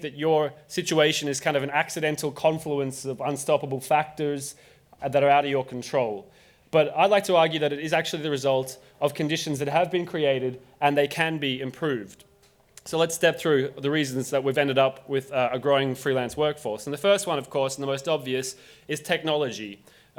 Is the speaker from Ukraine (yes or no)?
no; Australia; now in Berlin, Germany; I come from Australia, but I live in Berlin. Ich kann auch Deutsch reden